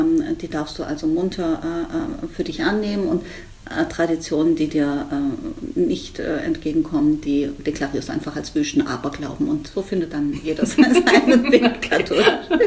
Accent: Spain; German is a second language; als Spanierin

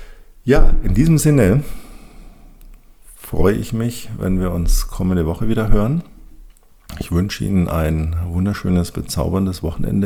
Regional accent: Bavaria, Germany; accent: Bavarian; Ja, ich bin zweisprachig aufgewachsen, ich spreche auch Bayerisch

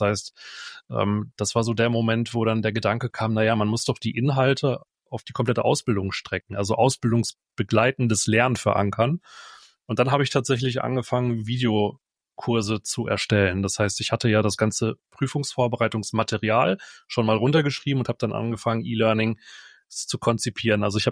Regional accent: Bochum, North Rhine-Westphalia, Germany; moved away as an adult; Ich bin gebürtiger Bochumer, ich komme aus dem Ruhrgebiet, tief im Westen, ehrlicherweise, da komme ich her, habe da 30 Jahre gelebt, bin dort aufgewachsen und irgendwann hat es uns mit der Familie in die Pfalz gezogen.

